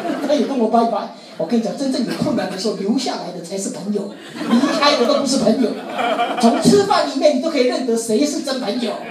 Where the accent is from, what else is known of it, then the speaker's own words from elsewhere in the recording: China; 这个就是我们中国人讲的灵魂